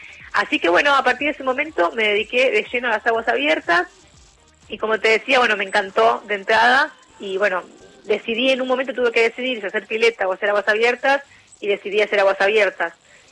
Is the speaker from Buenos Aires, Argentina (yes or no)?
yes; Boedo, Buenos Aires, Argentina; born there; now in Buenos Aires, Argentina; Yo nací en Boedo, actualmente vivo en Núñez porque entreno en el Senar y represento a River